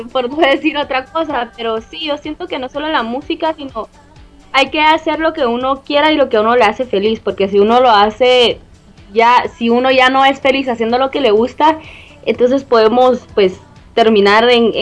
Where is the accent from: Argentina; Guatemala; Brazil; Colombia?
Guatemala; ¿por qué cantas en inglés si sos de Guatemala?